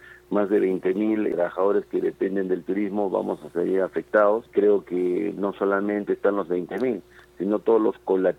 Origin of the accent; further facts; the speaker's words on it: Peru; como buenos peruanos nosotros queremos seguir trabajando